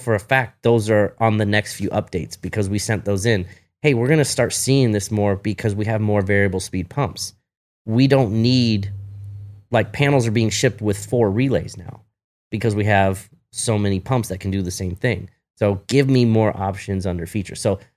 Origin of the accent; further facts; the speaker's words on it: Huntington Beach, California, United States; yeah, I grew up surfing in Huntington.